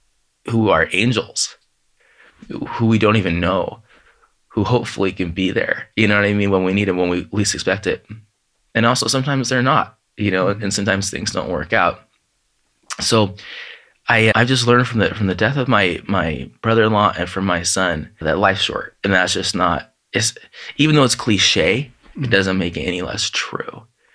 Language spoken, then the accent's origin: English; San Diego, California, United States; I'm from San Diego. He goes, go to El Centro, which is several hours away from where we lived in North County.